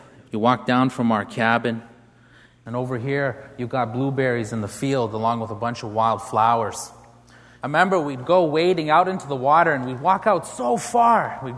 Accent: Northern Canada, Canada; I come from the Cree Nation in northern Canada, and as a young man growing up there

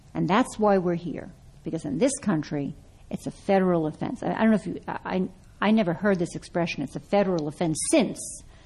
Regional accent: Brooklyn, New York, United States; I tell a story about growing up in Brooklyn in the 1950s, and my grandmother, my family is from an Eastern European background

